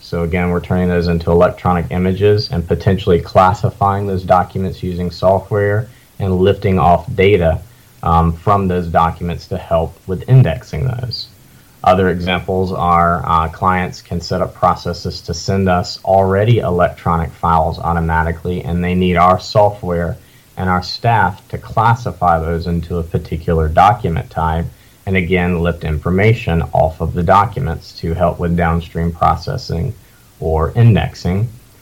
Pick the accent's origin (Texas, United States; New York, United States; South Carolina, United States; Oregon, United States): South Carolina, United States; Greenwood; born there; I was born on New Year's in 1989, and I was actually the first child born in Greenwood, South Carolina, that year.